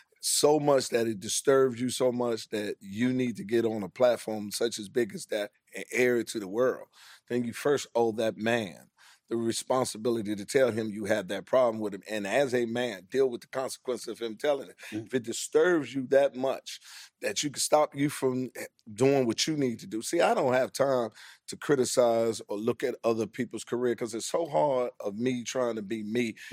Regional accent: Washington, District of Columbia, United States; And where I come from, A lot of people have problems with other people. I'm from Washington, D.C.

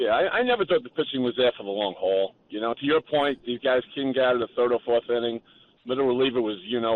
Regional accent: Brooklyn, New York, United States; now in North Carolina, United States; Good. Yeah, so I'm from Sheepshead Bay, Brooklyn. By the way, I just read your book. It was fantastic. I'm down in North Carolina now, so I just want to say, great book.

